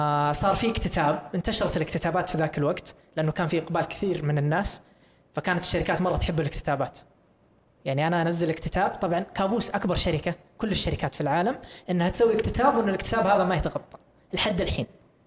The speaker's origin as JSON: {"language": "Arabic", "country": "Saudi Arabia", "said": "يعني ما هو بس عندنا في السعودية"}